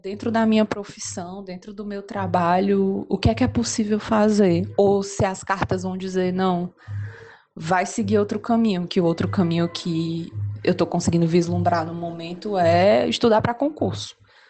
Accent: Fortaleza, Ceará, Brazil; eu sou de Fortaleza.

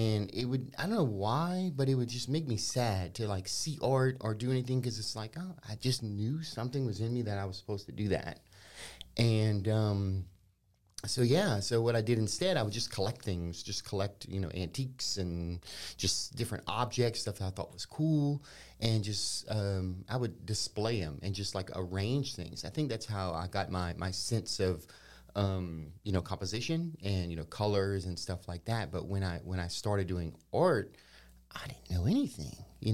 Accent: Youngsville, United States; Grew up in Youngsville. Love Youngsville. Youngsville's so awesome. Went to Green Tea Linden, then Youngsville Middle, and then I think we moved when I was like 12.

